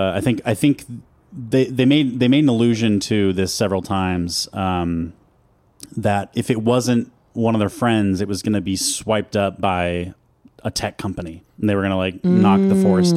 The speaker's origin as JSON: {"language": "English", "country": "United Kingdom", "said": "To clarify for everyone, I am about as British as they come."}